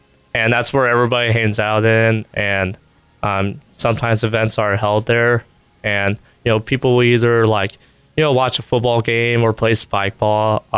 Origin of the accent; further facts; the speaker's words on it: Clyde, Ohio, United States; I'm from Clyde, Ohio.